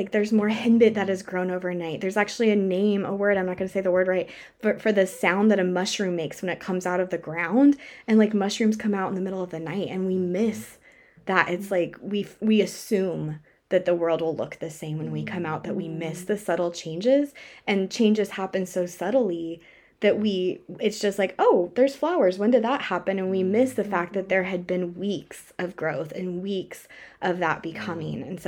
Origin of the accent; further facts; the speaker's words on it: Colorado Springs, Colorado, United States; Like I grew up in Colorado Springs, and so we spent most of my summers in Rocky Mountain National Park.